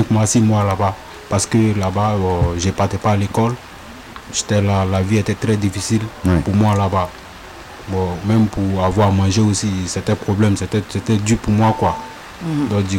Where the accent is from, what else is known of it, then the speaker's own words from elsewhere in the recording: Côte d’Ivoire; also born or lived in Italy / Libya; now in Toulouse, France; Je viens de la Côte d'Ivoire. Du coup, ça fait un mois, deux semaines que je suis à Toulouse ici.